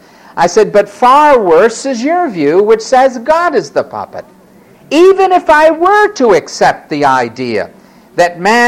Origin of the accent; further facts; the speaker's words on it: Florida, United States; Maybe growing up in Florida with those hurricanes. I still like it. As a kid, I used to go out in the hurricane.